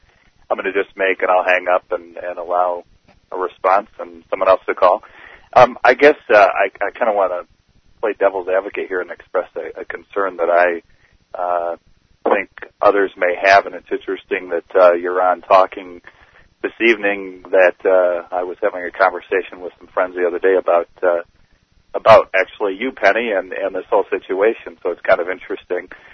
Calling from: Grand Rapids, Michigan, United States; I'm from Grand Rapids, Michigan.

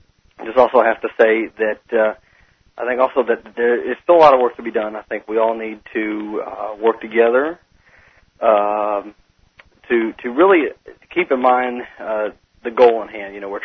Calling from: Tallahassee, Florida, United States; I am calling from Tallahassee, Florida. I'm a student at Florida State University.

